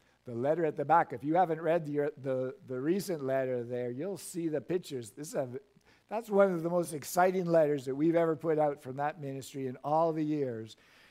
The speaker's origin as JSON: {"language": "English", "country": "Canada", "said": "this verse gives me very great mixed emotions as a Canadian"}